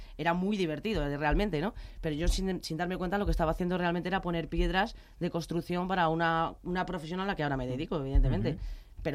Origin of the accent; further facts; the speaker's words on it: Madrid, Community of Madrid, Spain; Soy de Chamberí, que es casi lo mismo.